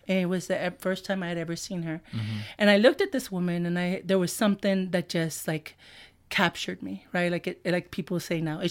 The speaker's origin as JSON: {"language": "English", "town": "San Antonio", "region": "Texas", "country": "United States", "tie": "born or raised there", "said": "I grew up not proud of being Mexicana, right? I was a Tex-Mex, you know, Tejana."}